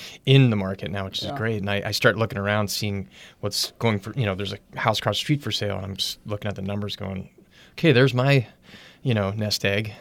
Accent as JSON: {"language": "English", "town": "Santa Monica", "region": "California", "country": "United States", "lives_now": "Santa Barbara, United States", "said": "which is where I'm from, originally."}